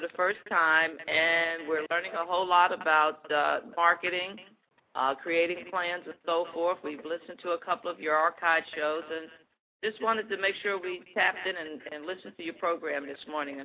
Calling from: Atlanta, Georgia, United States; We're calling from Atlanta, Georgia.

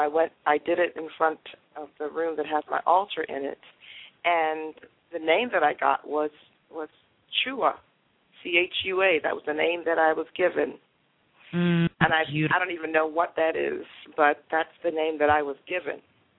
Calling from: Atlanta, Georgia, United States; I'm calling from Atlanta.

